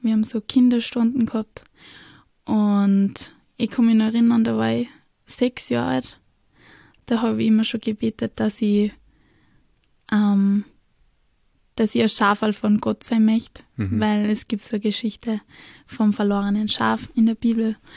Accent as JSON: {"language": "German", "region": "Salzburg", "country": "Austria", "moved": "as an adult", "lives_now": "Upper Austria, Austria", "said": "Ich bin jetzt gerade 23 Jahre alt geworden. Ich komme ursprünglich aus dem Land Salzburg. Habe vor 1,5 Jahren geheiratet und bin nach Oberösterreich gezogen"}